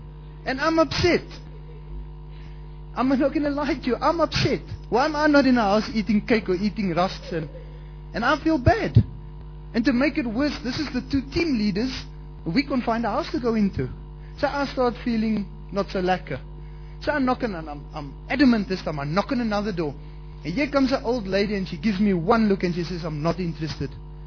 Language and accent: English; South Africa; hello granny, I'm from South Africa and I want to speak to you.